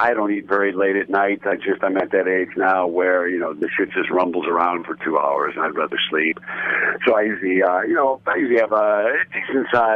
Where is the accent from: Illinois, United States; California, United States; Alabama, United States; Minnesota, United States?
Illinois, United States; Ottawa; I am in my hometown of Ottawa, Illinois.